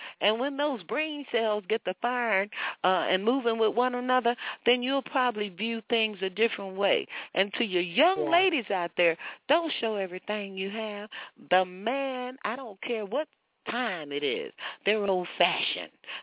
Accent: Texas, United States; because I'm a Southerner dead out of Texas.

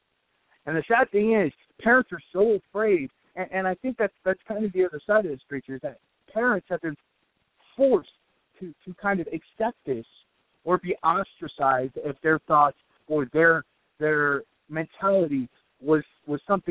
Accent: Palmdale, California, United States; I grew up in Palmdale, California, and, you know, there was a lot of fights.

